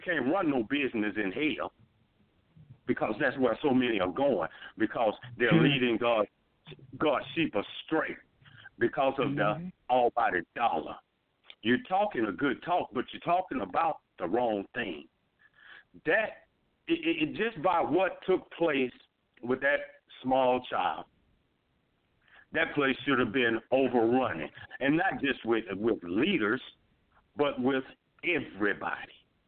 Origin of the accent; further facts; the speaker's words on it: Mobile, Alabama, United States; you have in Mobile, Alabama, my hometown, you know, you have all these preachers that stand in the pulpit every Sunday preaching unity